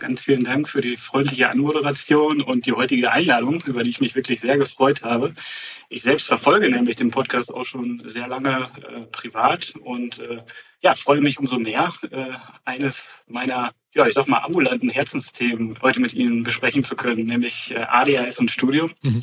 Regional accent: Münster, North Rhine-Westphalia, Germany; gehen wir einfach mal beispielsweise von meiner Heimatstadt Münster aus.

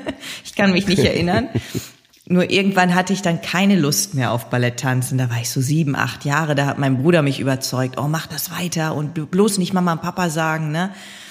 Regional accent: Lower Saxony, Germany; Ostfriesland, wo ich herkomme

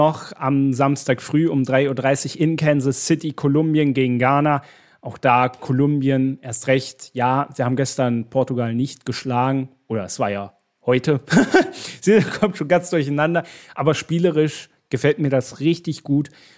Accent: Germany; Ich weiß, gerade wir als Deutsche, Algerien, K.O.-Phase, ne, kann extrem unangenehm werden.

